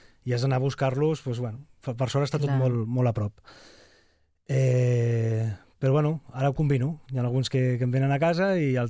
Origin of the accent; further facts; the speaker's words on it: Sant Boi de Llobregat, Catalonia, Spain; jo sóc de Sant Boi, vaig néixer allà